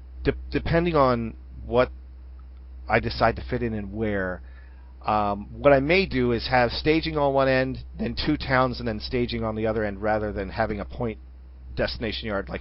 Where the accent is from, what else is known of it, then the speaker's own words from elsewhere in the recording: Westville, New Jersey, United States; now in Glassboro, United States; Westville was my hometown, but it's not anymore. Now Glassboro is more my hometown